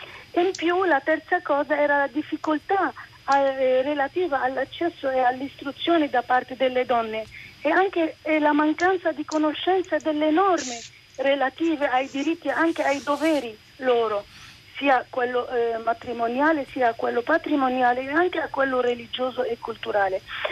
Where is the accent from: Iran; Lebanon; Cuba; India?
Lebanon; Io vengo dal Libano, ed è un piccolo paese